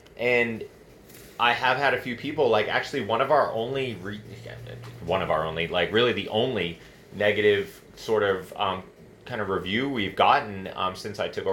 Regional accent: Massachusetts, United States; I was like, Nancy, I used to live in Plymouth. Like, I grew up in Massachusetts and used to live in Plymouth.

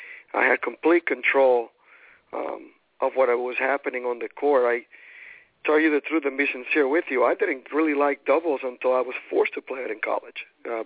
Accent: Puerto Rico; I'm from Puerto Rico. Grew up in Puerto Rico and pretty much self-taught.

